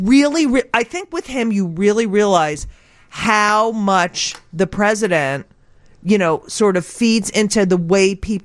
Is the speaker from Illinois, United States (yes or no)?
no; New York, United States; for me because I'm from New York. So we've known this about him forever.